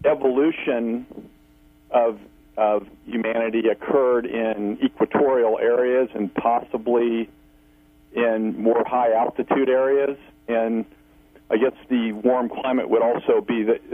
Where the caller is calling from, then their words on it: Missouri, United States; from Missouri.